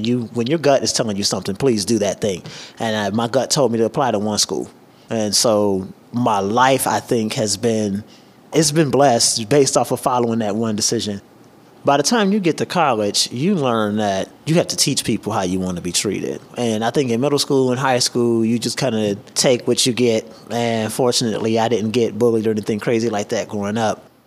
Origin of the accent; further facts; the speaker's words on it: Detroit, Michigan, United States; I grew up in Detroit, Michigan. It was lit. I truly enjoyed growing up in Detroit.